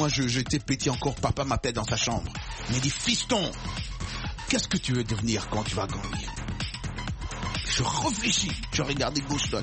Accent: Kinshasa, DR Congo; Moi, je suis originaire de Congo Kinshasa.

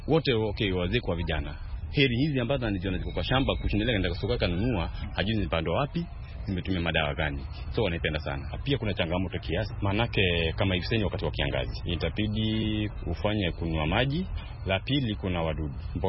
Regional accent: Kisii County, Kenya; now in Mombasa, Kenya; natoka kaunti ya Kisii na mimi ni mkazi hapa Mombasa kwa miaka mingi.

